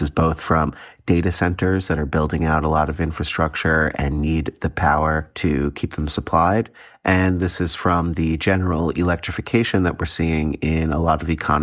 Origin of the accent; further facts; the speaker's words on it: New York, United States; It's really quite clean, enviably clean from my perspective as a New Yorker.